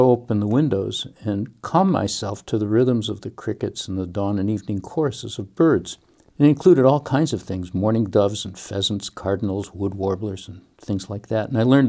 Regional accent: Detroit, Michigan, United States; I grew up in Detroit. And for punishment, my parents would send me to my tiny room in the back of our small house.

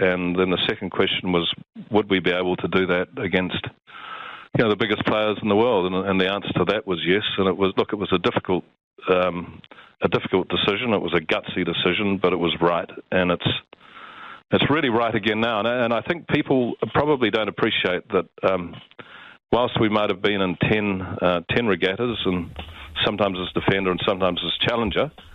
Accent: New Zealand; I want the same as every Kiwi, I think.

